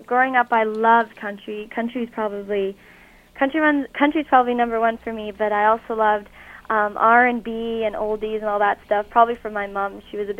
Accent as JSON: {"language": "English", "town": "Oakville", "region": "Ontario", "country": "Canada", "tie": "born or raised there", "also_born_or_lived": "Toronto", "said": "I was born in Toronto, but I grew up in Oakville."}